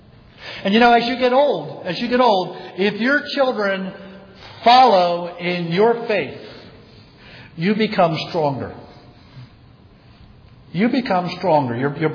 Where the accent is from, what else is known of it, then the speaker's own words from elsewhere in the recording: Philadelphia, Pennsylvania, United States; I am from Philadelphia. I'm actually in Southeast Delco, which is just South Philly extended, if you know our geography.